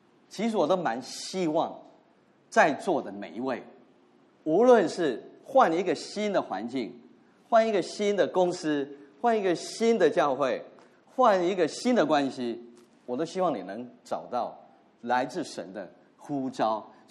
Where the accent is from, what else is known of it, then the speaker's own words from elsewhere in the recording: Taiwan; first language Taiwanese Hokkien; Chinese is a second language; 那时候的我只会讲台湾话，只会讲闽南语